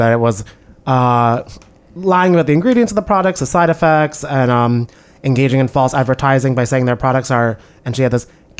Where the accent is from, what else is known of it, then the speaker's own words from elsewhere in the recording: New Jersey, United States; My accountant's my cousin because I'm from New Jersey.